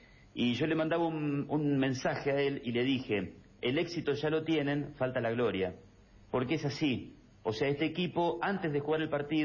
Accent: Santa Fe, Argentina; yo soy de Santa Fe, así que tenemos una ruta bastante parecida.

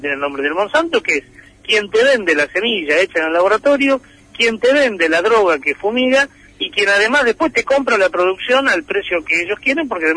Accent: Santa Fe, Argentina; como santafesino

